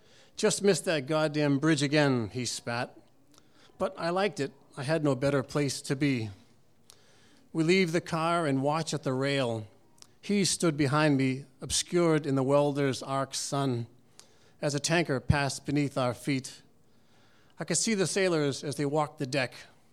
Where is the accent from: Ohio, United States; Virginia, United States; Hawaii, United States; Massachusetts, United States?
Massachusetts, United States; Quincy; I'm from Quincy Point, and I don't know if you're familiar with Quincy Point, but there was a shipyard down there, General Dynamics, and then it used to be Bethlehem Steel. So we grew up in the neighborhood next